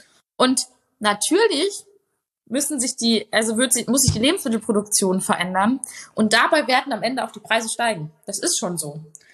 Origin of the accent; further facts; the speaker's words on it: North Rhine-Westphalia, Germany; Also ich komme halt auch aus dem Ruhrgebiet.